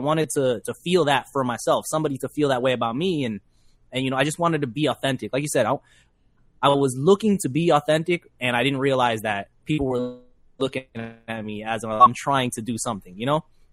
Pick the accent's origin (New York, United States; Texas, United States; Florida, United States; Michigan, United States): Florida, United States; Orlando; moved away; growing up in Orlando and everything. I learned a lot in Orlando, man, and I'm glad that I've left, and I learned a lot more outside. That's definitely my home, man.